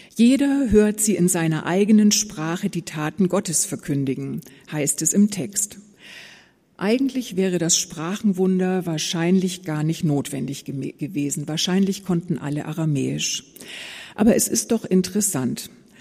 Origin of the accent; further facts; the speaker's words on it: Southern Germany, Germany; Ich bin ja nun als Süddeutsche hier in der norddeutschen Diaspora